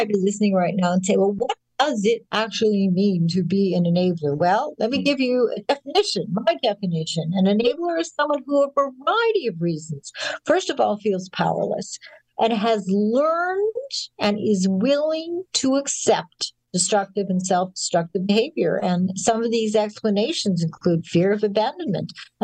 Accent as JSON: {"language": "English", "town": "Winnipeg", "region": "Manitoba", "country": "Canada", "tie": "born or raised there", "said": "when I was a child growing up in Winnipeg, Canada"}